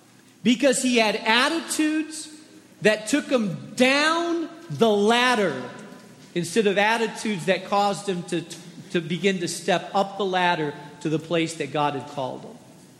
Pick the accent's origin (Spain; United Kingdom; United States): Spain; I grew up in Spain in a little village